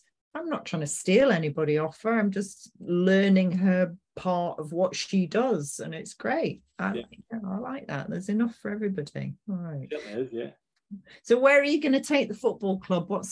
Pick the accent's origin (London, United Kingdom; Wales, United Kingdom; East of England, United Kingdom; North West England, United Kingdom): North West England, United Kingdom; Manchester; Yeah, we're Mancunian. We say it how it is.